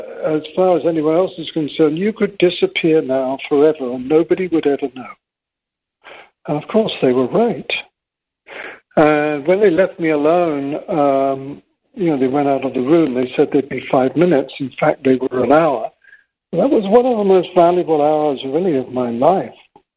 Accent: England, United Kingdom; And also I have this English passport, you know, and being an English white male

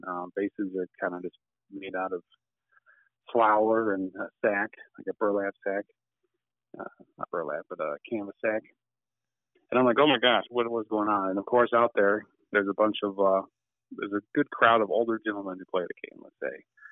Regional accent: Fort Worth, Texas, United States; And I was born and raised in Texas, so kind of living in that Fort Worth area.

